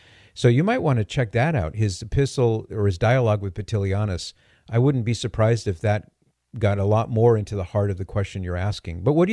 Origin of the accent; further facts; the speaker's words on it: California, United States; A lot of California calls. This is great. My home state.